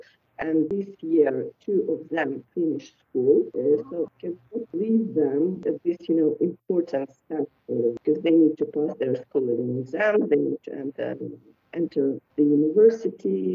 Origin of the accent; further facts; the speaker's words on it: Ukraine; English is a second language; I am bilingual from birth because, as you may know, Ukraine was a part of USSR. In the past, I grew up in bilingual environment, and from my birth, I heard Russian on TV.